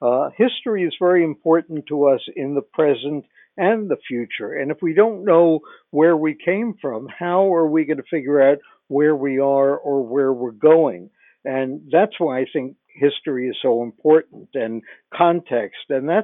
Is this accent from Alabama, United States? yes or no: no; Brooklyn, New York, United States; I grew up in Brooklyn, was editor of my high school paper, college paper, and went into journalism for two reasons.